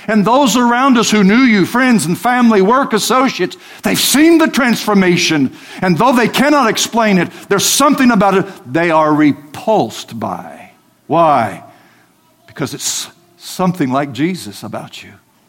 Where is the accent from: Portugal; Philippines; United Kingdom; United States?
United States; the Ozarks; I came from the Ozarks. Back in the Ozarks, we would say it this way: he's the spitting image.